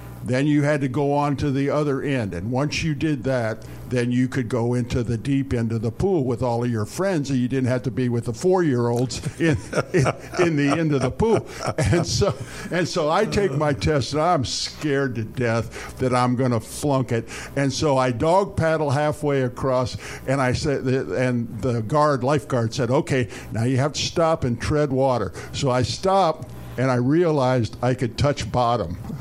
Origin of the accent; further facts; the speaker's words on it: Batavia, United States; there in my hometown in Batavia, the swimming pool is the quarry, and it is literally an old gravel quarry.